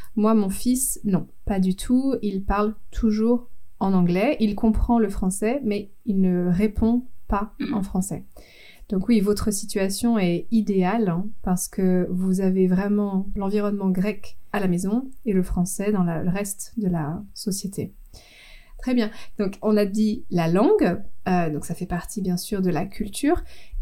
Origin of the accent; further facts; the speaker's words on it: France; je suis française, mais je suis mariée avec un Britannique, un Anglais, et donc à la maison, il y a les deux langues, il n'y a pas une langue majoritaire qui est claire.